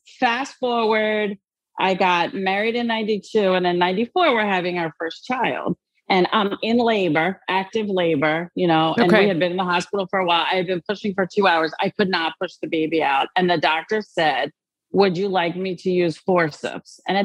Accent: Maryland, United States; So I'm from Maryland.

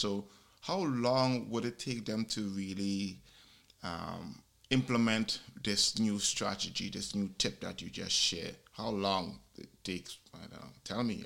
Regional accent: Brooklyn, New York, United States; when I was small, growing up in East New York, Brooklyn, a really tough neighborhood.

